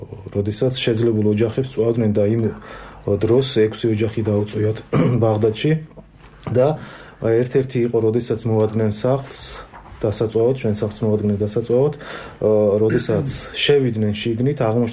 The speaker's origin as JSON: {"language": "Georgian", "town": "Baghdati", "region": "Imereti", "country": "Georgia", "tie": "born or raised there", "said": "კი, დედულეთი არის, იქ დავიბადე, იქ გავიზარდე და საკმაოდ კარგი მოგონებები მაქვს."}